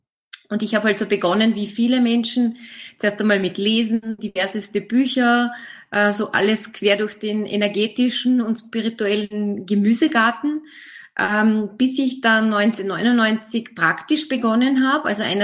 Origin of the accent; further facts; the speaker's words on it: Carinthia, Austria; born there; now in Vienna, Austria; Ich bin gebürtige Kärntnerin und ich lebe aber jetzt schon viele, viele Jahre in Wien.